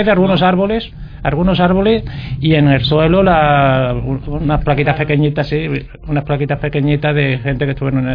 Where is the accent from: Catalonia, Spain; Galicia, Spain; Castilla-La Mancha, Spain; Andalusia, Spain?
Andalusia, Spain; Fuentes de Andalucía; El cementerio de mi pueblo. Bueno, mi pueblo es Fuentes de Andalucía.